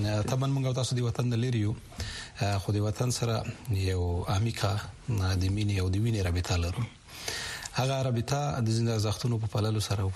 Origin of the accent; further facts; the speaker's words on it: Khost, Afghanistan; also born or lived in Pakistan; زه د خوست ولایت يم د خوست د لکنو د بدی خېلو په کلی کې پیدا شوم ابتدایي زده کړې مې مهاجرت په کلونو کې کړې وې